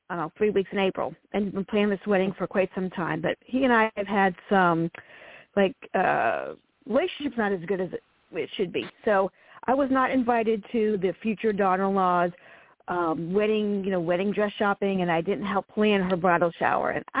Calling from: Virginia, United States; Virginia.

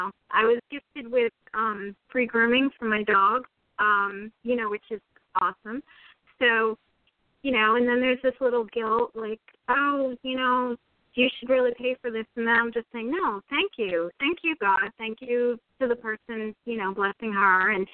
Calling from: New Jersey, United States; New Jersey.

